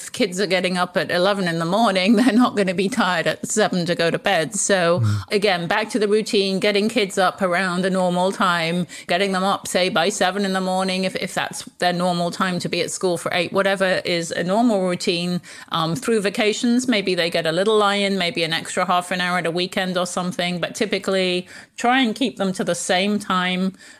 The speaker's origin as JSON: {"language": "English", "region": "England", "country": "United Kingdom", "said": "I know being English, we grew up with a teapot."}